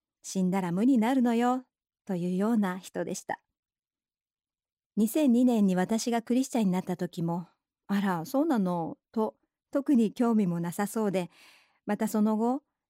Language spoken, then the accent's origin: Japanese; Ehime, Japan; そんな母が去年4月の初め、地元の愛媛で自分の運転するバイクで転倒し